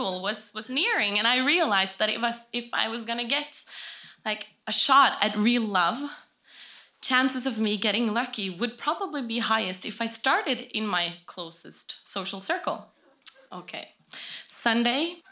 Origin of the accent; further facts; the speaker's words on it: Oslo, Norway; So, and I am 27 years old. I'm from Oslo.